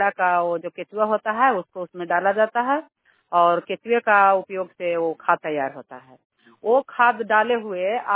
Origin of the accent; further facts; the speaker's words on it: Nagar Nausa, Bihar, India; ग्राम नगर नौसा का निवासी हूँ